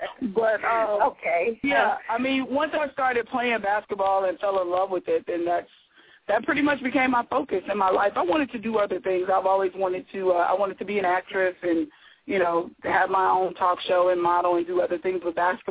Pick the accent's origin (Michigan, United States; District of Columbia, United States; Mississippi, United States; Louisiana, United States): Mississippi, United States; Port Gibson; I attended the local high school in my hometown of Port Gibson, Mississippi. It's Port Gibson High School.